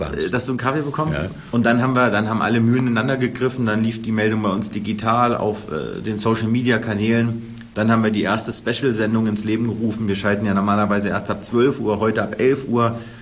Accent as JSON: {"language": "German", "town": "Kassel", "region": "Hesse", "country": "Germany", "tie": "born there", "said": "Du musst wissen, ich komme ja aus Nordhessen, gebürtig aus Kassel."}